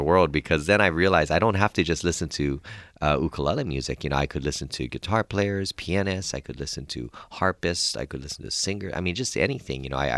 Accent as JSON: {"language": "English", "region": "Hawaii", "country": "United States", "tie": "born or raised there", "said": "I guess, growing up in Hawaii, you know, it's very common for kids to play the ukulele."}